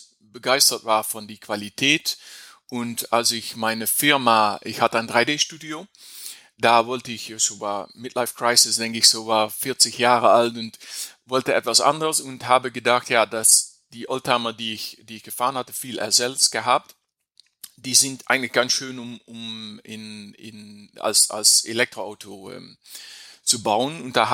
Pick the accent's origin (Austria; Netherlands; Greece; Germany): Netherlands; German is a second language; also ich bin ein Niederländer, also mein Deutsch ist nicht, obwohl ich 1,5 Kilometer von die deutsche Grenze lebe, habe ich mein Deutsch gelernt über Sendung mit der Maus und Pusteblume, also es ist nicht wie ein echter Deutscher